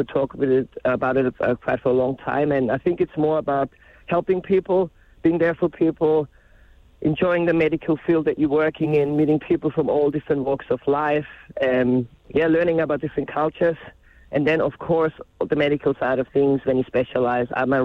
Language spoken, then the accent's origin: English; Germany; I'm from Germany originally